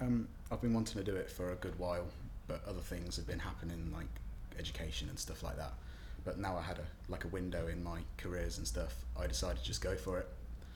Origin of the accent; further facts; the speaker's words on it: Northampton, East Midlands, United Kingdom; born there; I was born in Northampton General Hospital, just in Northampton, near where I live.